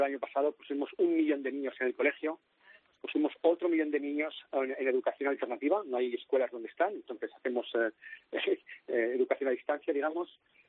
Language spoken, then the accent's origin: Spanish; Zaragoza, Aragon, Spain; born there; also born or lived in Barcelona; yo nací en Zaragoza y estudié después en Barcelona. De hecho, he vivido muchos años allí